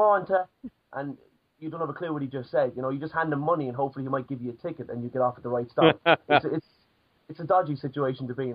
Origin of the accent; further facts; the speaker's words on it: Cork, Munster, Ireland; also born or lived in Waterford; I don't have a Waterford accent. I'm originally from Cork.